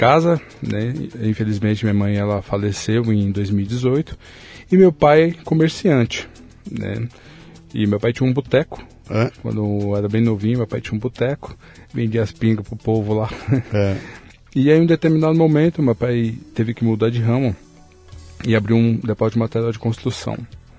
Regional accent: São Paulo, Brazil; Eu sou de São Paulo, né? E nasci há 44 anos, já tô ficando velhinho também. É. E meu pai e minha mãe, né, vieram de Minas

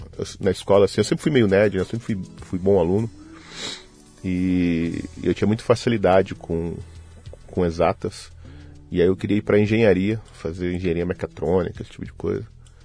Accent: Londrina, Paraná, Brazil; Em Londrina, Paraná.

